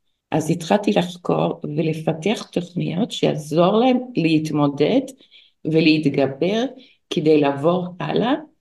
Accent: United States; נולדתי וגדלתי בארצות הברית, אבא שלי רופא, אמא שלי הייתה אחות

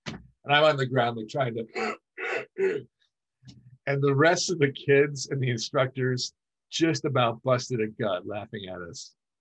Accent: Buffalo, New York, United States; You know, it reminded me of my hometown of Buffalo. It really took me back.

